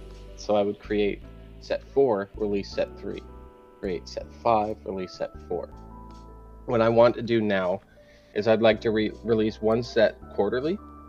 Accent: St. Thomas, Ontario, Canada; Oh yeah, I'm Canadian, if anybody doesn't know that. So I live Ontario, in Ontario, Canada. Little tiny train town called St. Thomas.

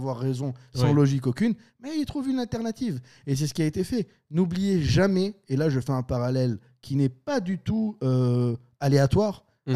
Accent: France; moi j'ai grandi en France

